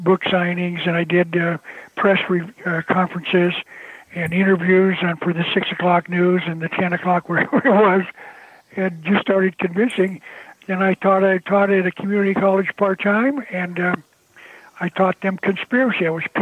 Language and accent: English; Arizona, United States; now in California, United States; I need to know more about California politics because I'm from Arizona.